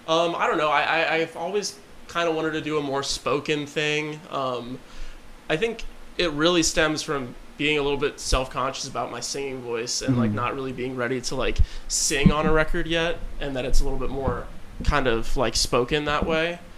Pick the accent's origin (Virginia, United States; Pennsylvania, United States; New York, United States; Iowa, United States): Virginia, United States; Fairfax; I'm from Northern Virginia.